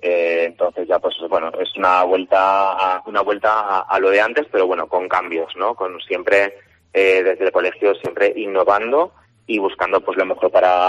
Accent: Castellón de la Plana, Valencian Community, Spain; yo soy de Castellón, soy castellonense y soy español

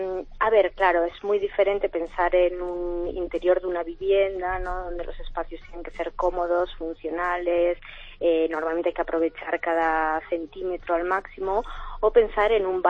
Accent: Basque Country, Spain; que también soy vasca, pero con orígenes diversos en la geografía nacional.

